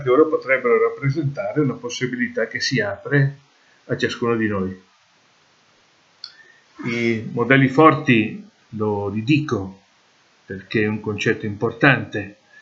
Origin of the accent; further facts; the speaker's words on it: Veneto, Italy; born there; vado nel cimitero del paesino dove sono nato, in provincia di Treviso